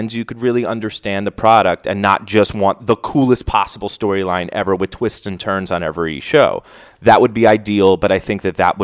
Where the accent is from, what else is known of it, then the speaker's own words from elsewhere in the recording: New York, United States; I was going to assume, since I'm from New York, that MetLife next year, 35, was going to be my first time.